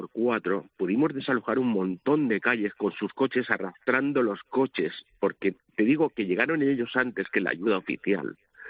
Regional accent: Seville, Andalusia, Spain; los que somos del Parque Alcosa somos de una pasta especial. Allá donde vamos, soy del parque.

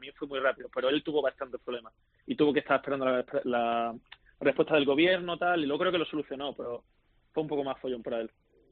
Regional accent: Málaga, Andalusia, Spain; Yo soy de Málaga, del norte del sur de España, perdón

